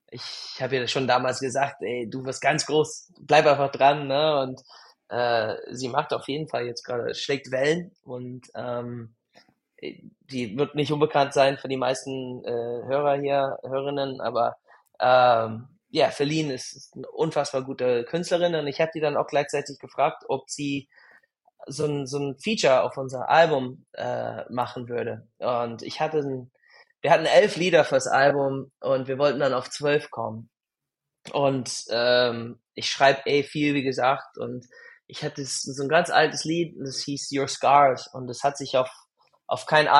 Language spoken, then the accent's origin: German; Tacoma, Washington, United States; moved away as an adult; also born or lived in Portland; now in Germany; Also da komme ich her, aus dem Nordwesten. Also ich komme da, bin in Tacoma geboren und bin sehr nah, also sehr unweit von Tacoma aufgewachsen. Deswegen, bis ich 18 war, war ich da, dann bin ich nach Portland gezogen und danach Deutschland.